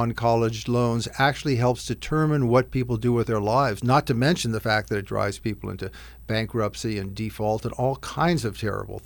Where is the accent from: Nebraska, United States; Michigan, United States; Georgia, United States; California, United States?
California, United States; I grew up in California, and we had three different colleges.